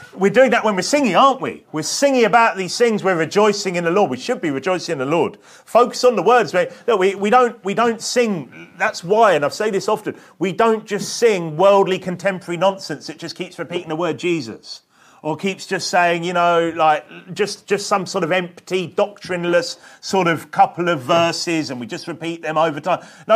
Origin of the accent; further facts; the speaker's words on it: United Kingdom; obviously, look, we are British here, so it's a little bit different. You know, this is an English church